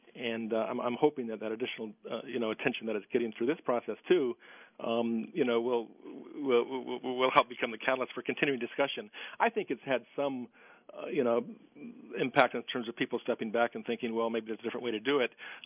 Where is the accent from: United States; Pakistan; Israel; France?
Pakistan; born and raised in Pakistan